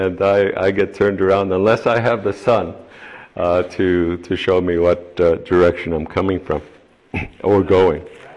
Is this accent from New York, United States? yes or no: yes; New York City, New York, United States; first language Spanish; English is a second language; also born or lived in Puerto Rico; I speak Spanish fluently. Grew up in New York City. They took me from Puerto Rico to New York City when I was 3 months old. And then we, my family settled there. We only spoke Spanish at home.